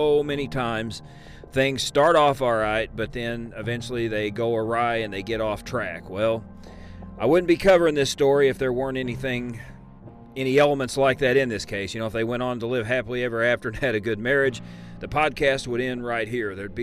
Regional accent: Johnson City, Illinois, United States; my hometown, town I was raised in growing up, went to school in Johnson City, Illinois

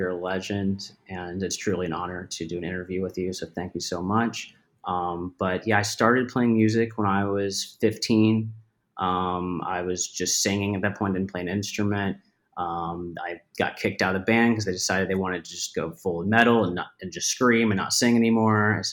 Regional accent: Atlanta, Georgia, United States; now in Tampa, United States; I live in Florida now. I lived in LA from 2016 to 2020. But I'm originally from Atlanta and I lived in Florida for a couple of years before moving out to LA.

